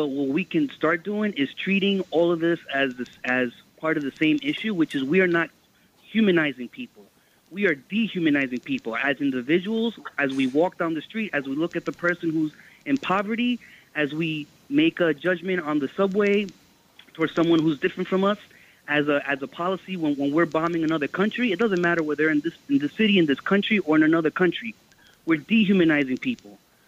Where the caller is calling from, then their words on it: Queens, New York, United States; I'm calling from Queens.